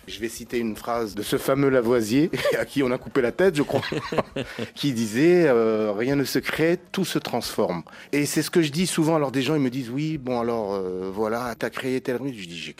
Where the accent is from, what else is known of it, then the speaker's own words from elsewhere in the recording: Senegal; quand je retourne chez moi, au Sénégal ou en Afrique en général